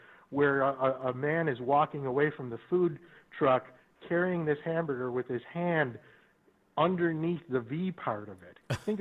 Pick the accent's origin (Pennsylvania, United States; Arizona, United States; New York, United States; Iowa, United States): New York, United States; Buffalo; born there; And I was born in Buffalo, New York.